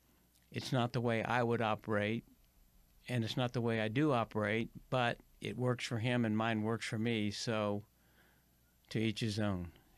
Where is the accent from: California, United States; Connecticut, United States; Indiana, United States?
Indiana, United States; As a sports freak, when I was growing up in Indiana